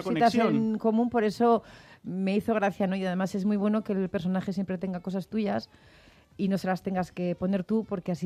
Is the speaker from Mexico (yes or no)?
no; Gijón, Asturias, Spain; Oye, que yo soy de Gijón.